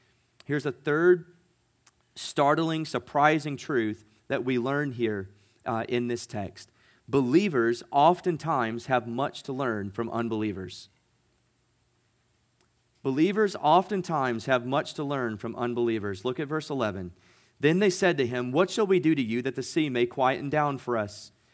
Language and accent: English; United States; I was thinking about, as an American, we most definitely value democratic society and we value a capitalistic economy.